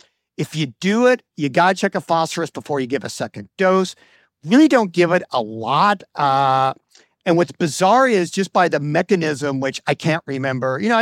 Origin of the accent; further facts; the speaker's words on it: Indiana, United States; But I'm from Indiana.